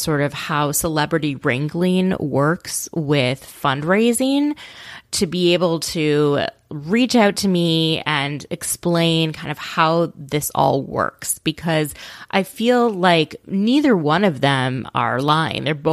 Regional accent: Minnesota, United States; when I grew up in Minnesota, you had to do like 30 hours or something of behind the wheel with a certified instructor.

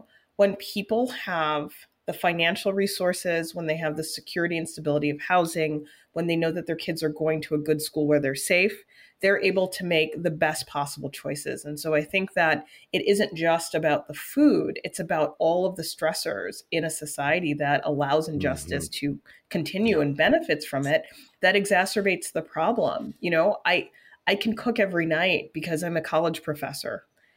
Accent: Midwest, United States; You know, I'm a Midwesterner.

